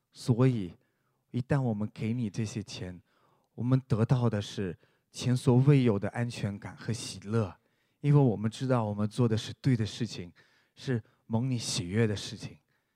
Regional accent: Ukraine; Chinese is a second language; 10多年前在乌克兰，在我的老家，有位小伙

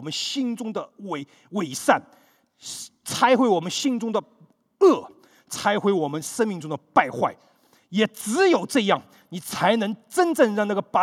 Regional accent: Taiwan; 我们从台湾来的，

